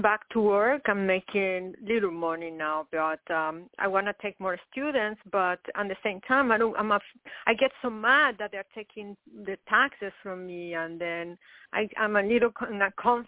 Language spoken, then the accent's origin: English; Mexico; now in New York City, United States; I'm from Mexico, and I live in New York City, and that's the other thing.